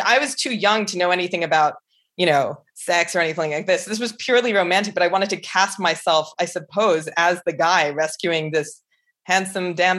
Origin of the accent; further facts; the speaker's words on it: New Jersey, United States; So I grew up in New Jersey and we had this little bathroom